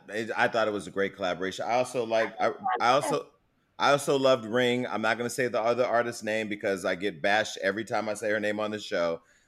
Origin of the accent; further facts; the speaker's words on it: Stockton, California, United States; because, you know, I'm from Stockton, and I tell people I'm from the Bay, they'd be like, you ain't from the Bay. You from Stockton.